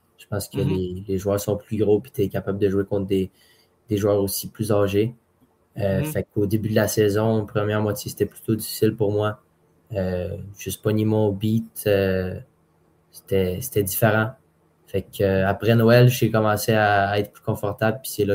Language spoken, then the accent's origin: French; Beaconsfield, Quebec, Canada; Je suis joueur de l'Armada de Blainville-Boisbriand, le numéro 16. Et je viens de Beaconsfield à Montréal.